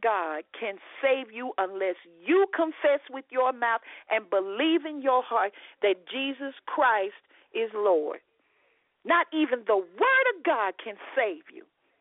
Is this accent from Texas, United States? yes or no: yes; Texas, United States; accent: Texas; Me and my Texas accent just sometimes just don't get along.